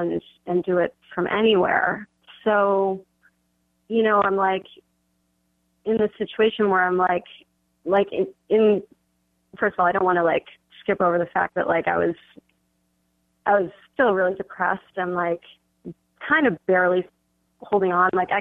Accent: Boston, Massachusetts, United States; now in New York, United States; So I went to Boston for 2 months to try it out, because it was kind of like, it's my hometown, and I sort of knew it.

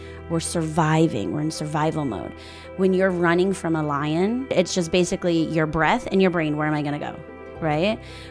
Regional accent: Fort Myers, Florida, United States; I'm a chiropractor, and I'm actually from Florida, Fort Myers, Florida, down south.

